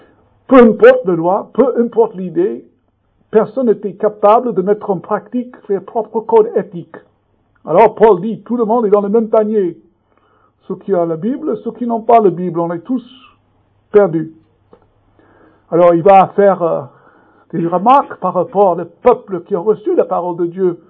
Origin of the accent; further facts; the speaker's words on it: New York, United States; French is a second language; now in France; d'origine américaine, mais j'habite en France depuis bien plus longtemps que j'ai jamais habité aux États-Unis. En fait, je suis issu de la ville de New York.